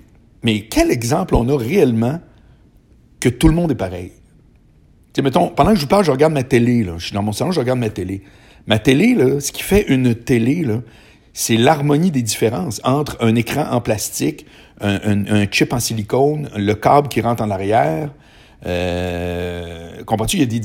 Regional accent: Charlesbourg, Quebec, Canada; Moi, j'ai été élevé à Charlebourg avec des Chiliens qui étaient mes meilleurs amis, puis des Haïtiens.

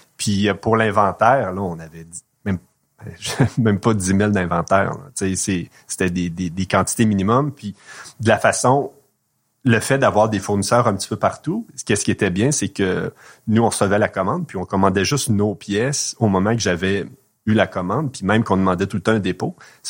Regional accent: Rimouski, Quebec, Canada; Moi, je viens de Rimouski. C'est sûr que la grande ville, c'est impressionnant.

